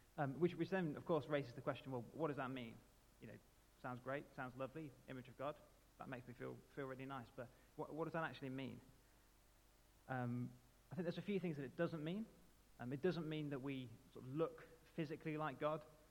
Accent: West Midlands, United Kingdom; now in Hull, United Kingdom; I'm a curate based in East Hull. Although, as you can tell from my accent, probably I'm not from there originally. I grew up in the West Midlands, lovely part of the world.

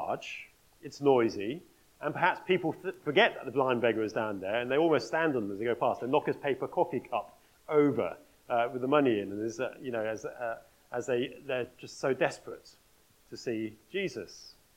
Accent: Norwich, East of England, United Kingdom; My hometown is Norwich, a very fine city.

